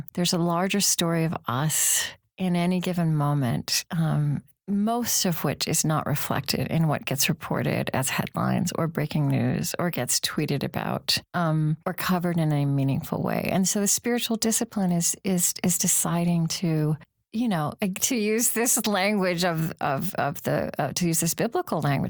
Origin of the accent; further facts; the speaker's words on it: Bible Belt, United States; I grew up in the Bible Belt, as we say here.